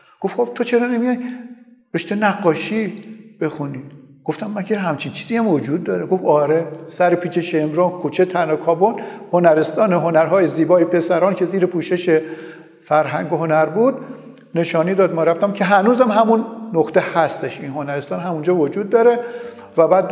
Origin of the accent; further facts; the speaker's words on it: Tehran, Tehran Province, Iran; also born or lived in Kashan; خانواده تصمیم گرفتن که به تهران بیایم. ما هم به تهران آمدیم. ابتدایی و دبیرستان رو در تهران طی کردم.